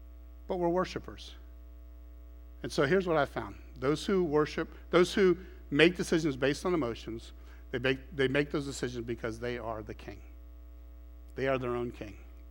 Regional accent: Clearwater, Florida, United States; Growing up in Clearwater, Florida, no air conditioning. I don't know how we did that.

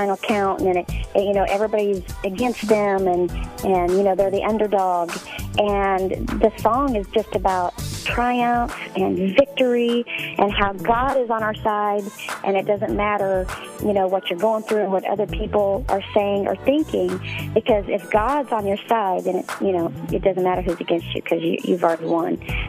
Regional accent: California, United States; the Central Valley, California.

